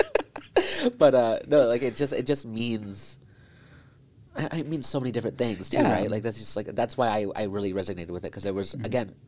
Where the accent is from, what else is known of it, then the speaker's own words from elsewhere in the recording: Nelson, British Columbia, Canada; now in Vancouver, Canada; I definitely leaned more into it when I moved to Vancouver. So growing up in Nelson.